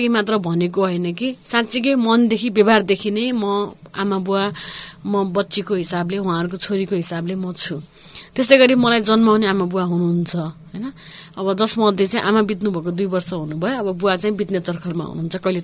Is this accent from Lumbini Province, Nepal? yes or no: yes; Tanchen, Lumbini Province, Nepal; born there; मेरो जन्मस्थान चाहिँ तान्छेन हो, म तान्छेनमा जन्मे, तान्छेन पाल्पामा